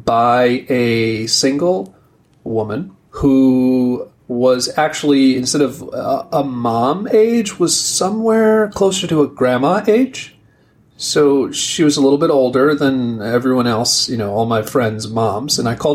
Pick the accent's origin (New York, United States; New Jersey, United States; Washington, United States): New Jersey, United States; Newark; born there; I was born in Newark, New Jersey. A lot of people know it because of the airport.